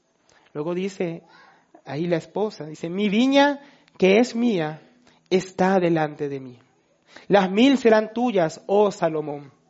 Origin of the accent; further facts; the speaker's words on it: Bogotá, Bogotá D.C., Colombia; Hoy la mayoría de nosotros somos citadinos, ¿no? Los que venimos de Bogotá